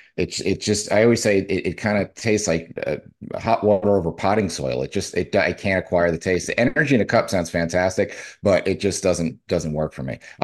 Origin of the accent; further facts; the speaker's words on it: New Jersey, United States; Well, I'm from New Jersey. I could turn a rock. I could turn in any direction, throw a rock, and hit one of the greatest pizza places you've ever tried.